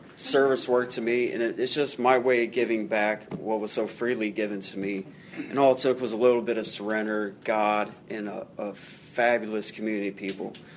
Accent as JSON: {"language": "English", "town": "Lima", "region": "Ohio", "country": "United States", "lives_now": "Dayton, United States", "said": "I am 33 years old. I am from Lima, Ohio. I've been in the Dayton area since August 25th of last year."}